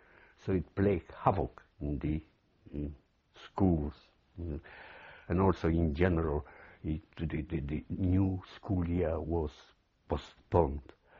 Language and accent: English; Warsaw, Masovian Voivodeship, Poland; when I was a little boy, my parents moved to Warsaw. I don't know how old I was, 5 or something. So I was brought up in Warsaw, and I consider myself a Warsawian.